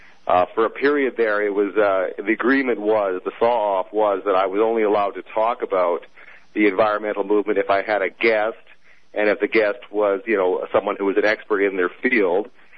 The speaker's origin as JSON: {"language": "English", "country": "Canada", "said": "I can recall, I'm a Canadian, and I can recall"}